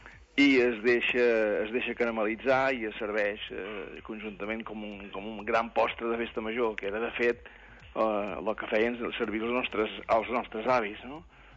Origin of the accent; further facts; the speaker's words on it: Llançà, Catalonia, Spain; jo que soc de Llançà, potser per la proximitat de França